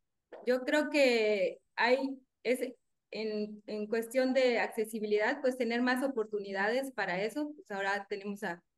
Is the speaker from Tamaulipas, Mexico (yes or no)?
no; Yucatán, Mexico; yo soy de Yucatán y todas las concentraciones son en la Ciudad de México.